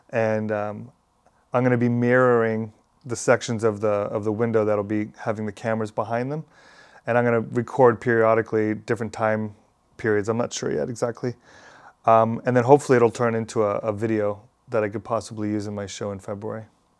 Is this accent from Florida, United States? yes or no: yes; Miami, Florida, United States; also born or lived in New York; I'm born and raised in Miami. I've been making art, I guess, my whole life.